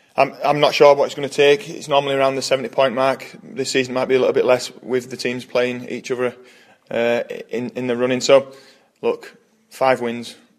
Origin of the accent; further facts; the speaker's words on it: Keighley, Yorkshire and the Humber, United Kingdom; I am from Keighley, yeah, just around the corner.